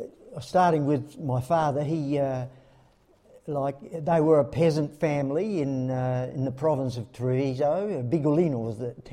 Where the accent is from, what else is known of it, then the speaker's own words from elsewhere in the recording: Lockleys, South Australia, Australia; born there; I was born at Lockleys in Keswick Hospital, which no longer exists, and baptised at Hindmarsh Catholic Church, yeah.